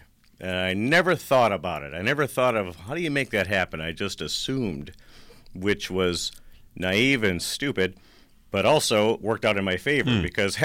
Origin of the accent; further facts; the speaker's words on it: Racine, Wisconsin, United States; also born or lived in New York City; I grew up in Racine, and I moved away for college and went to Whitewater, and from there eventually migrated out to the East Coast and lived in New York City for 15 or so years.